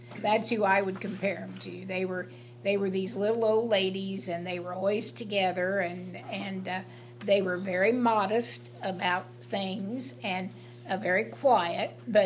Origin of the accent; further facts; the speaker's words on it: Mays, Indiana, United States; And when I moved to Franklin County, and I would tell people I was from Mays, it was not unusual for someone to say, "Oh, I bought a Chevy in Mays. Oh, I know where that is."